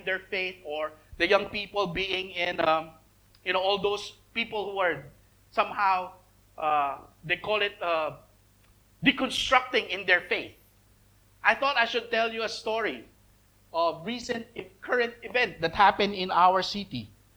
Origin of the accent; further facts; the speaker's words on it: Manila, Metro Manila, Philippines; Because I grew up in Manila where there's so many thugs like them, you know.